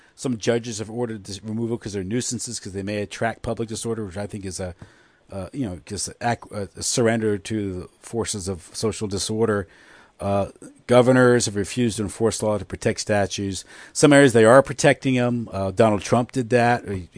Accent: United States; As an American, these things strike at the heart of our identity. But as a Catholic devoted to the truth

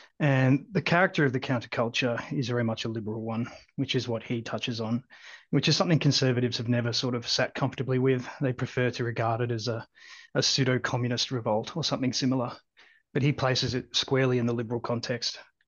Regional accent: Australia; Well, like you said, I'm from Down Under.

